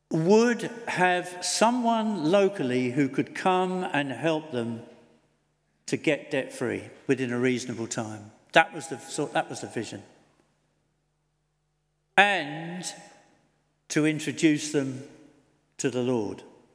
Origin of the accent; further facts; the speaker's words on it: Norwich, East of England, United Kingdom; I'm in the Norwich, I come from Norwich. You know, that's that place sort of in the wilderness, a bit up, you know, up country from here.